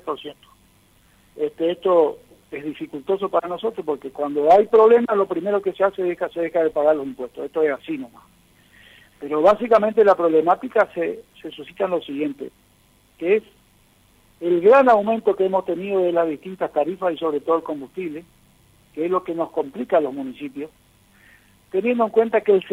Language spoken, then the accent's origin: Spanish; Andresito, Misiones, Argentina; acá en mi pueblo, en Andresito, hay trabajo.